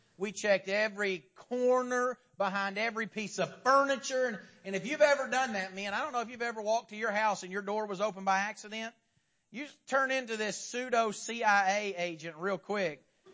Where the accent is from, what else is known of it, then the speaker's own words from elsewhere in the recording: Pennsylvania, United States; there was a time when we were growing up in Pennsylvania. My high school days were spent in Pennsylvania.